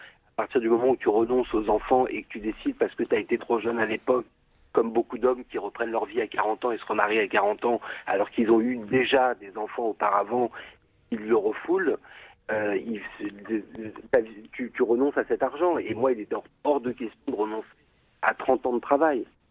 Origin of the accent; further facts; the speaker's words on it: Paris, Île-de-France, France; Moi, j'ai un prénom français. Je suis français, mais en fait, j'ai vécu dans un environnement arabe. Et donc, dans la rive droite, dans les quartiers de l'Est parisien, où il y a beaucoup de très grosses communautés arabes, il y a Belleville